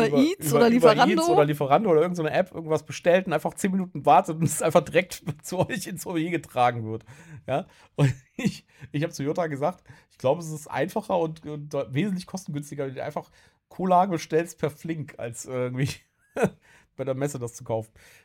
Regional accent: Bonn, North Rhine-Westphalia, Germany; wir sind ja aus Bonn, ja, und Bonn ist ja eher so Provinz, wenn man es mal so will.

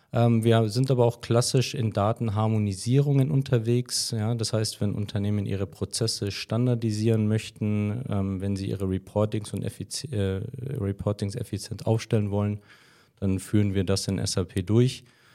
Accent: Munich, Bavaria, Germany; Ich komme aus München, bin dort geboren und aufgewachsen, zur Schule gegangen

